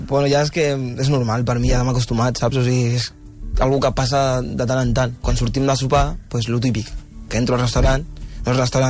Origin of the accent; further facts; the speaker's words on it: Mataró, Catalonia, Spain; tinc 21 anys, sóc de Mataró, nascut aquí, els meus pares de Gàmbia